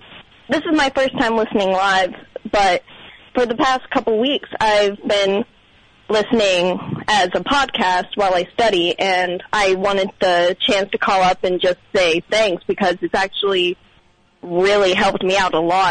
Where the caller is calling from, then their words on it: Sugar Creek, Ohio, United States; from Sugar Creek, Ohio.